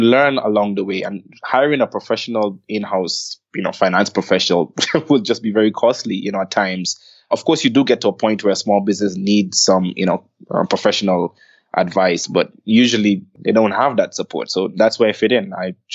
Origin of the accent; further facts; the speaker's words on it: Antigua & Barbuda; now in Kenya; So I'm based here in Kenya right now. I was actually born in Kenya, but I've never lived here. I grew up in the Caribbean island of Antigua and Barbuda. It's a small twin island state.